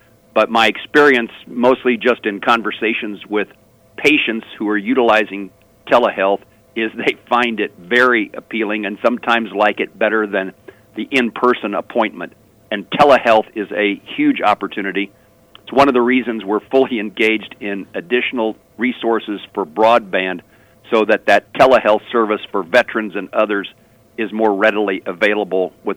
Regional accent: Plainville, Kansas, United States; I think of my hometown of Plainville.

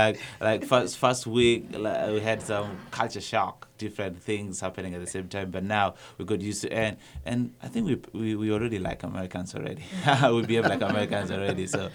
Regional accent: South Sudan; from South Sudan, a Mandela Washington Fellow.

